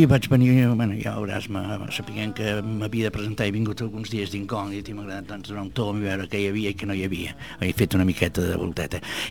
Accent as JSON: {"language": "Catalan", "town": "Sant Sadurní d'Anoia", "region": "Catalonia", "country": "Spain", "said": "Perquè els que venim de Sant Sadurní al curt, és una altra cosa, no?"}